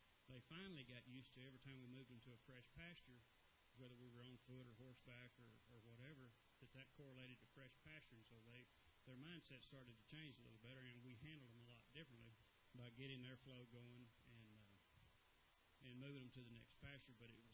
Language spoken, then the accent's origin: English; Texas, United States; and I'm from Texas, and he's from Ohio, so I figured we qualified in that regard anyway.